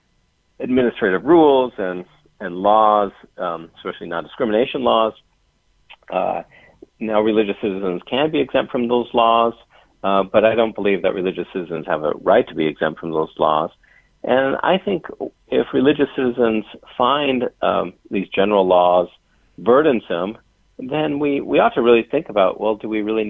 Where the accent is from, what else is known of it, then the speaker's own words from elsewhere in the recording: Seattle, Washington, United States; I'm from Seattle originally, and the governor of Washington actually passed a regulation